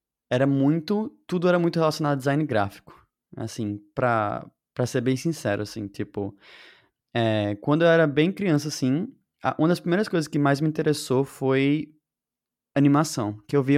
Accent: Recife, Pernambuco, Brazil; No caso que eu sou de Recife, né?

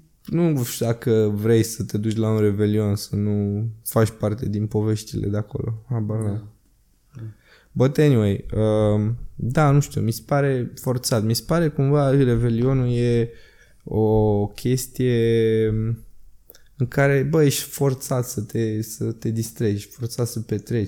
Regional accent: Romania; e foarte greu ca român să dai, nu știu, 600 de lei pe 3 nopți de cazare la Moeciu

